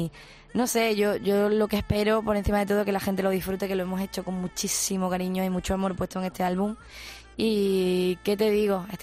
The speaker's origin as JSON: {"language": "Spanish", "town": "Punta Umbría", "region": "Andalusia", "country": "Spain", "tie": "born or raised there", "said": "Pueblo costero de marineros, en Huelva"}